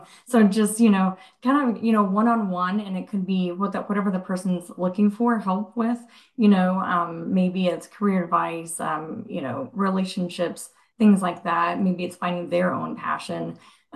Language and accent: English; Texas, United States; Well, I came from Texas. It was very flat there, so I understand.